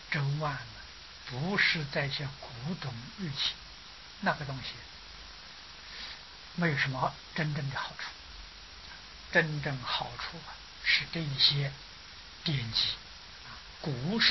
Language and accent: Chinese; Anhui, China; 那时候我知道我们家乡好像安徽省呢